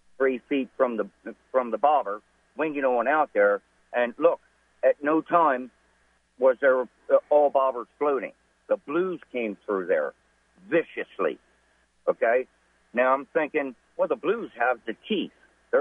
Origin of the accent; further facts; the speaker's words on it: Baltimore, Maryland, United States; Born and raised in Baltimore City. All right, I was born in '65.